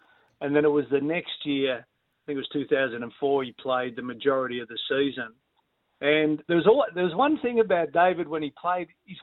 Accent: Shepparton, Victoria, Australia; Well, I come from Shepparton

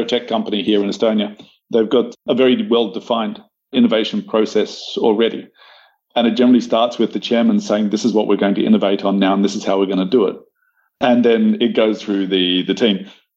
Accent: Australia; as an Australian

